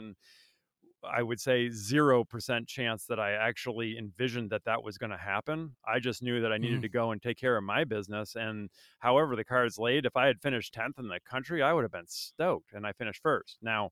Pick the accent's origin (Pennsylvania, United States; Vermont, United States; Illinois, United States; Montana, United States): Vermont, United States; and I grew up in Vermont, for those of you that didn't know.